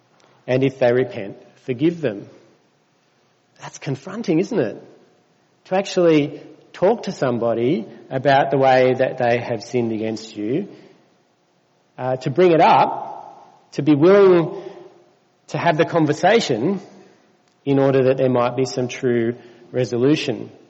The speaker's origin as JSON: {"language": "English", "country": "Australia", "said": "I think the reason I do is because I'm Australian."}